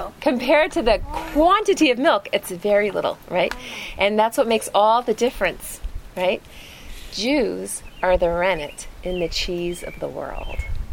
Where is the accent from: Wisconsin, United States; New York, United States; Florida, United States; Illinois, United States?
Wisconsin, United States; born there; I was born in Wisconsin, so cheese works for me.